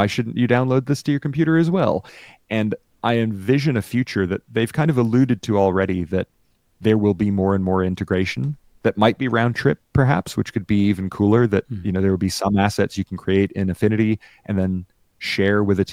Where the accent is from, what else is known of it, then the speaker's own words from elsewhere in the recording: Fort Lauderdale, Florida, United States; the main library in Fort Lauderdale, the town I grew up in Florida, has a suite of computers